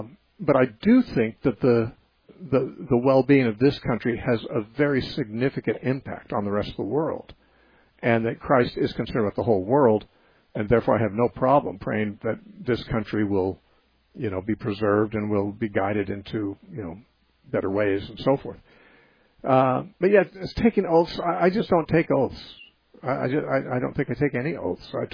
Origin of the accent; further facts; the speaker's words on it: United States; I thank God that I'm an American. I thank God that I was born here instead of in Iraq or Iran or almost virtually anywhere else in the world, frankly.